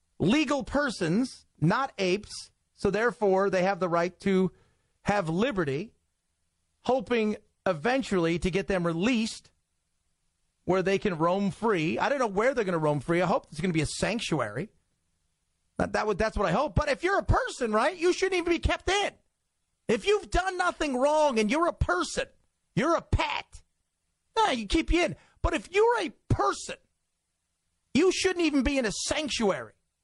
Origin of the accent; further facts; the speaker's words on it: Ireland; accent: Irish; You don't love me. You love my Irish accent.